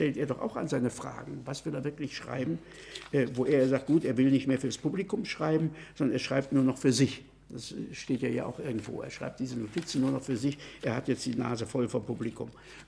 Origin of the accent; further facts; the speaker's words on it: Germany; Also ich kann als Deutscher hier nicht sagen, ich würde fast sagen.